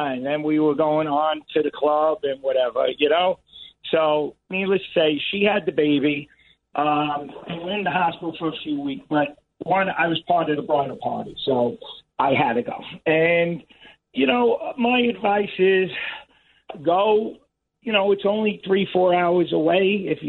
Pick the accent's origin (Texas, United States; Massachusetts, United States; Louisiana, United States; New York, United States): New York, United States; Staten Island; the wedding's at Marina Del Rey up in the Bronx, even though we're from Staten Island, you know?